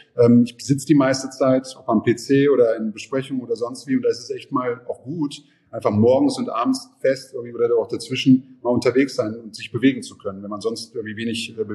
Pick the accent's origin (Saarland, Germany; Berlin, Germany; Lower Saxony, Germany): Lower Saxony, Germany; Goslar; ich komme aus Goslar. Also ich weiß, wie Mobilität im ländlichen Raum, welche Anforderungen es gibt